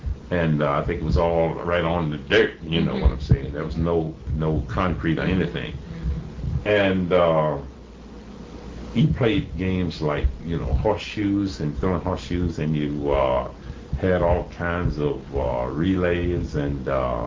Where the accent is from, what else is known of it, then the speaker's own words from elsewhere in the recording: Esmond, United States; if I went in almost any direction and told persons there, older people, that I was from Esmond, they would say, "Did you ever know Buster Scott?"